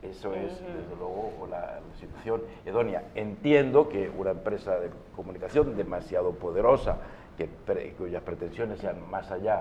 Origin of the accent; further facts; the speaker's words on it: Spain; Yo te puedo hablar de esto porque soy español